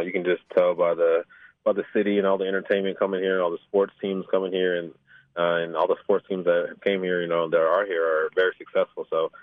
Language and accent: English; Las Vegas, Nevada, United States; I grew up here in Vegas, born and raised here, and just grew up in the inner city.